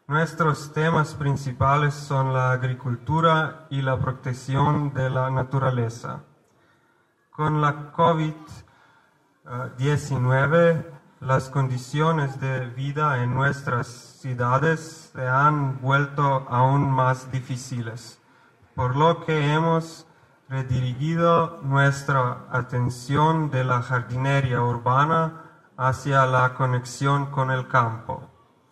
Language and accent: Spanish; Slovenia; Spanish is a second language; Venimos de Eslovenia, en los Balcanes, una región al sur de Europa.